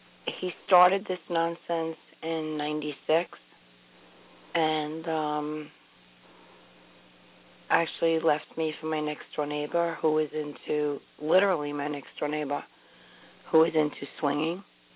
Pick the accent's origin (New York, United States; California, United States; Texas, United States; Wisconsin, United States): New York, United States; I'm from New York.